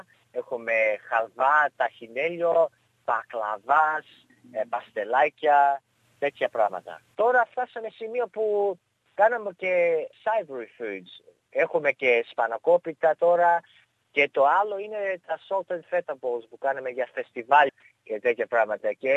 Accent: Greece; born there; από τον καιρό που γεννήθηκα στην Ελλάδα

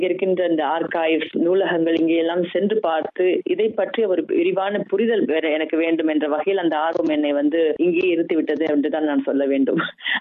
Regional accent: Malaysia; நானும் எனது சகோதரி ரெண்டு பேர் தான், நாங்க வந்து மலேசியால தான் பிறந்தோம். அங்கேயே படிச்சு அதுக்கப்புறம் நான் அங்கேயே என்னுடைய ஆரம்ப நிலை கல்வி எல்லாம் முடிச்சுட்டு

